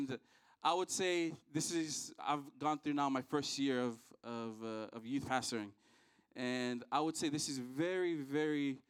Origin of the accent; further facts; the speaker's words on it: Hawaii, United States; also born or lived in Fiji; now in Swansea, United Kingdom; I'm originally from Fiji. Grew up in Hawaii, and now I'm in Swansea, Wales.